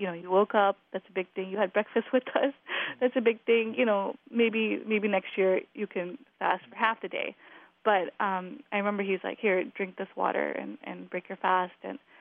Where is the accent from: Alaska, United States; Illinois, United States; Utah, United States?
Illinois, United States; Glendale Heights